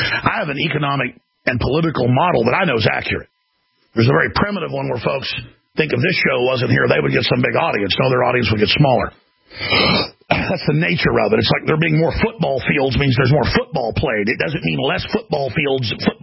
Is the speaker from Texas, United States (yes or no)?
yes; Texas, United States; Everybody thinks because I'm from Texas, I'm dumb.